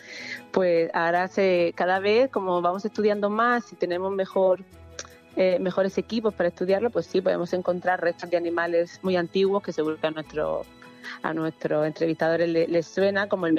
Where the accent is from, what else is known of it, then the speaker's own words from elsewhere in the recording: Region of Murcia, Spain; porque yo soy de Murcia y para mí vivir frente al mar fue lo que me generó muchísima curiosidad